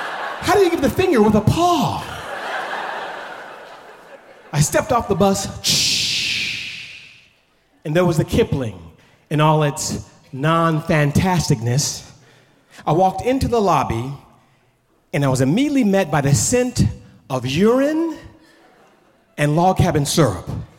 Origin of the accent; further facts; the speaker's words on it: Oakland, California, United States; I grew up on East 14th in Oakland, California.